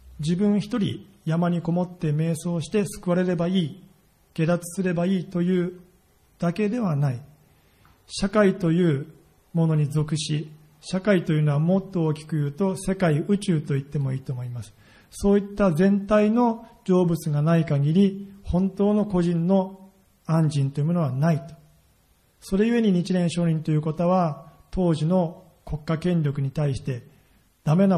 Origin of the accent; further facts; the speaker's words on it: Ibaraki, Japan; 私と同じ茨城の出身でして